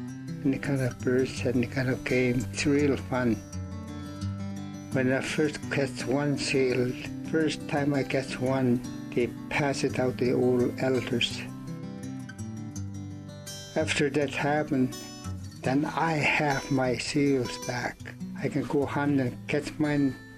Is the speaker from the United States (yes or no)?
yes; Hooper Bay, Alaska, United States; moved away as an adult; now in Scammon Bay, United States; I born in July 21st, 1938. I was raised and born in Hooper Bay, and I lived there till 1968. Then I moved to Scammon Bay when I got married.